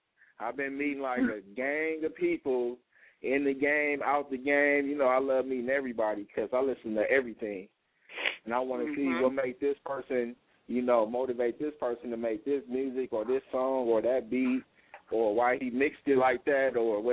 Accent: Los Angeles, California, United States; now in Palmdale, United States; I'm from Los Angeles, California, but I'm up here in Palmdale all day, every day

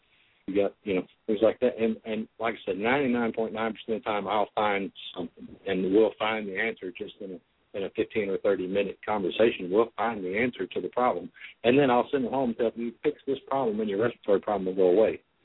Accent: Ohio, United States; also born or lived in Kentucky; I grew up in Ohio and some in Kentucky, but most of my teenage years and that were in Ohio.

